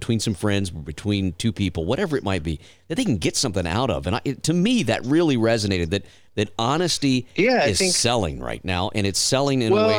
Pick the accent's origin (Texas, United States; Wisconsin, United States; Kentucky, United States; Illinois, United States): Texas, United States; And down where we grew up in South Texas, nobody travels.